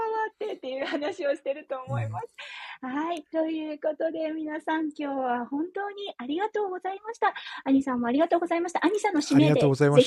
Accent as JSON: {"language": "Japanese", "region": "Iwate", "country": "Japan", "said": "私、あの、岩手の出身なので少し似てるんですよね。"}